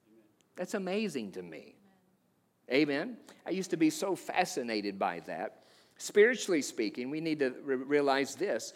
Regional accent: Kentucky, United States; You know, growing up in Kentucky, my best friend at the time there

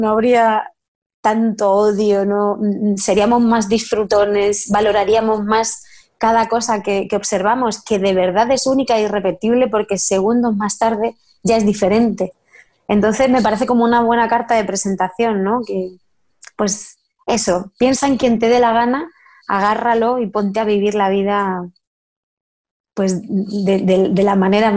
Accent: Albacete, Castilla-La Mancha, Spain; nací en Albacete, es la Castilla-La Mancha, la tierra del Quijote, está en el centro de España.

